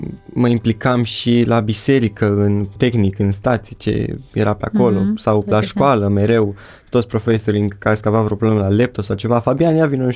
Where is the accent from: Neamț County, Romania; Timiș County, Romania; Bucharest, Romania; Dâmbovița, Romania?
Dâmbovița, Romania; Sperietieni; Am 16 ani, vin din Sperietieni, județul Dâmbovița